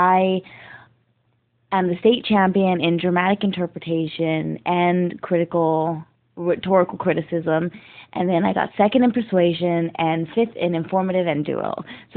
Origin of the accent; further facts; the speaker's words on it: El Paso, Texas, United States; now in Ohio, United States; I'm originally from El Paso, Texas.